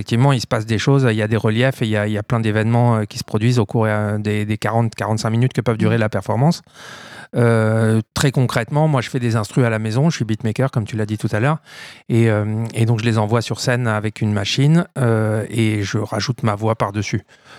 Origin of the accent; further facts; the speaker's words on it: Toulouse, Occitanie, France; Il y a des concerts chez moi à Toulouse, hein, parce que c'est de là dont je viens.